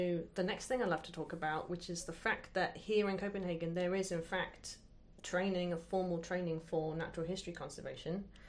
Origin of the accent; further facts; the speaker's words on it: France; English is a second language; also born or lived in United Kingdom; I'm from France and I've trained in France and in the UK. And I've been working here almost for 3 years.